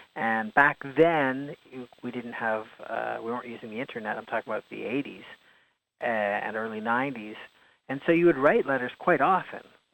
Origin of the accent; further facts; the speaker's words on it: Toronto, Ontario, Canada; I was raised in the West End of Toronto